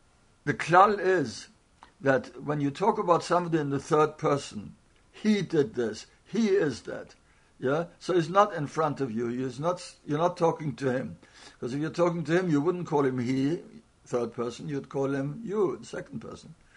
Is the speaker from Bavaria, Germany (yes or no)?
no; Frankfurt, Hesse, Germany; you know, I come from Frankfurt. I'm not much of a chosid in upbringing or in the yeshivas in which I learned and so on.